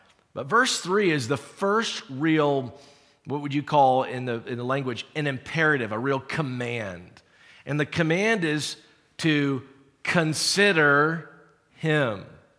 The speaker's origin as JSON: {"language": "English", "region": "South Carolina", "country": "United States", "tie": "born or raised there", "said": "For me, growing up in South Carolina, and I think wilderness, I think trees, I think wilderness."}